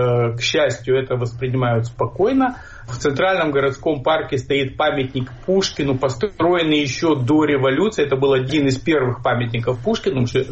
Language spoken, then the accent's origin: Russian; Chișinău, Moldova; now in Saint Petersburg, Russia; Нет, Кишинев – это мой родной город